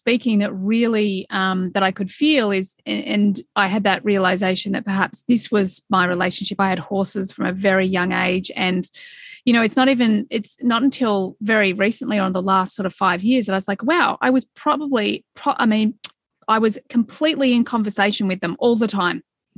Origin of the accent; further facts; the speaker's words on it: Australia; being Australian